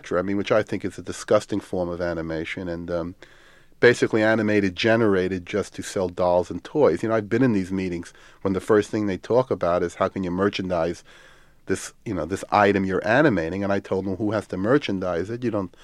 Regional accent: Brownsville, United States; the very many lives that I grew up with in Brownsville.

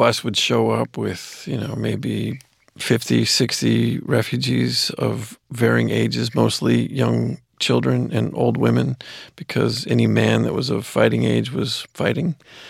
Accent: Los Angeles, California, United States; I also, growing up in Los Angeles, an acting career didn't seem like a foreign concept.

